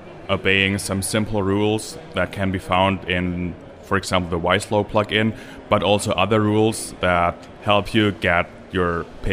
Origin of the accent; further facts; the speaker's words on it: Germany; English is a second language; I'm from Germany. I'm currently studying IT systems engineering in Potsdam